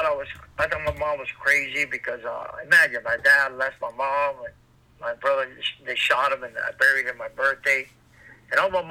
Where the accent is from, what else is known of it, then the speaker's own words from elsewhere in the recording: Cuba; moved away; When we came from Cuba in 1971, they stabbed her sister 33 times and they killed her.